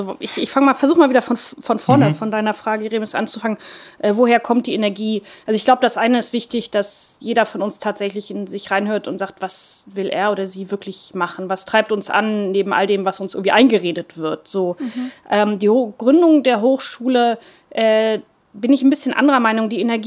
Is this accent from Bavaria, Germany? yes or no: no; Hamburg, Germany; Man weiß, dass ich geborene und gebürtige Hamburgerin bin, dass ich in einer unternehmerischen Familie groß geworden bin, im deutschen Mittelstand.